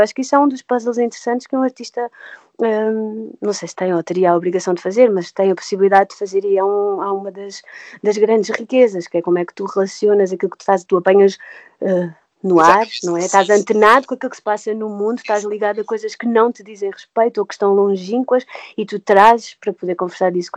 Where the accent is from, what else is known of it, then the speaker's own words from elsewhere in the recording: Portugal; Eu acho que sim, eu acho que nós temos, sim, enquanto portugueses.